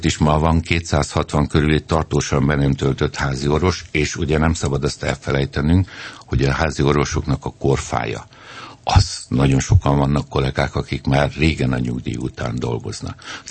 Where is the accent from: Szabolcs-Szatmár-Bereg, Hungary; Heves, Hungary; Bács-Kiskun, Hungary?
Bács-Kiskun, Hungary; Kecskemét; elég sok házi orvos kollégával beszélgetek és ismerek odahaza Kecskeméten.